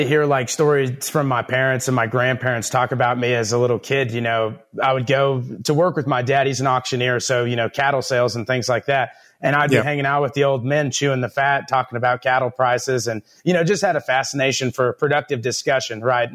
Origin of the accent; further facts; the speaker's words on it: Miami, Texas, United States; Oh, yeah. So I grew up in Miami, Texas.